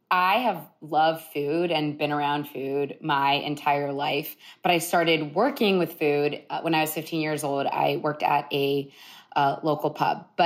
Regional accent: Columbus, Ohio, United States; And also growing up in Columbus, Ohio, I immediately recognized that the food that was we were eating at my house was much different

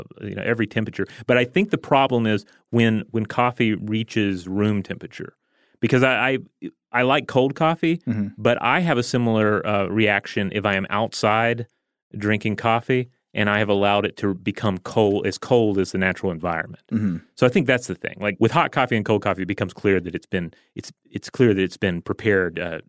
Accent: Hawaii, United States; We have some great coffee in my home state. Let's see about getting some of that into orbit.

